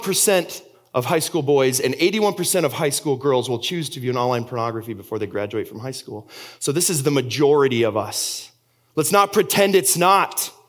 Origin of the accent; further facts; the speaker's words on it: Austria; also born or lived in Germany; I was born and raised in Austria. I went to high school in Germany. I love Austria, and I love Germany.